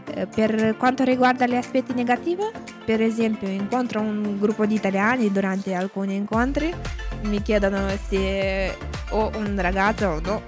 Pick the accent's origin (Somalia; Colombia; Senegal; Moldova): Moldova; Italian is a second language; Nel mio paese abbiamo molta teoria ma pochissima pratica, per questo motivo ero annoiato da quei corsi e volevo imparare qualcosa, non solo teoria. Nelle scuole moldave